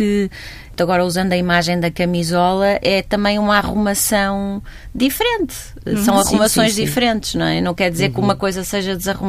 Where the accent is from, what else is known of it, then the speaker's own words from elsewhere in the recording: Porto, Norte, Portugal; born there; em Lisboa, portanto, é a minha cidade, embora não seja a minha cidade natal, e a minha cidade natal é o Porto